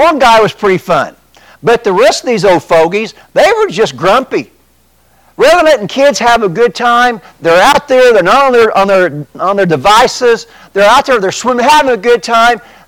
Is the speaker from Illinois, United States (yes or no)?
yes; Bone Gap, Illinois, United States; Now, I understand I'm from Bone Gap. We're not the most sophisticated folks down there.